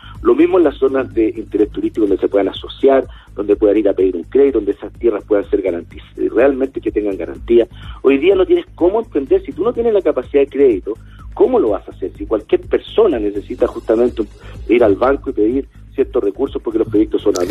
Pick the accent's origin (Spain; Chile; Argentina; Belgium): Chile; tenemos que ser capaces nosotros como chilenos de rescatar y de entender justamente toda la riqueza que tenemos y de valorarla.